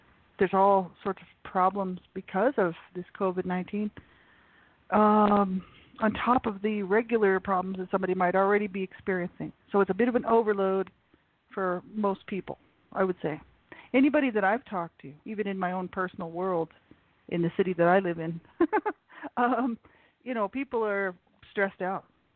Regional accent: United States; now in Canada; I'm in Canada. I'm from the States. I'm originally from the States, so I celebrate both Canadian and U.S. Thanksgiving.

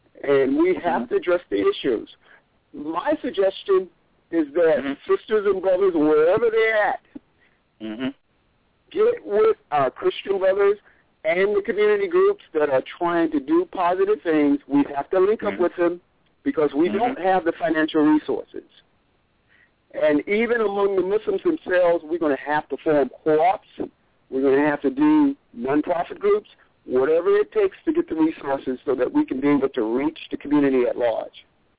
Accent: Daytona Beach, Florida, United States; now in Orlando, United States; I'm from Daytona Beach, Florida. Originally, I was born there, but I'm living in Orlando.

